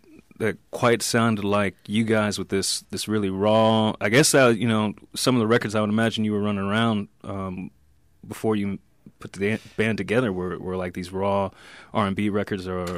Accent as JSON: {"language": "English", "town": "Atlanta", "region": "Georgia", "country": "United States", "said": "I'm originally from the South, from Atlanta"}